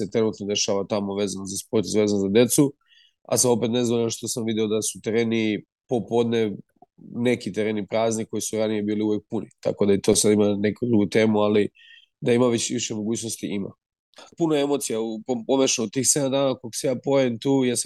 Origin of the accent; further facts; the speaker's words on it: Lajkovac, Kolubara District, Serbia; Ja se sećam svega najboljeg iz mog detinjstva, iz Lajkovca